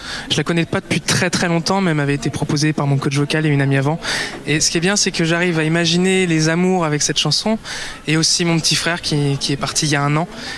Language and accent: French; La Rochelle, Nouvelle-Aquitaine, France; Moi, je viens de La Rochelle.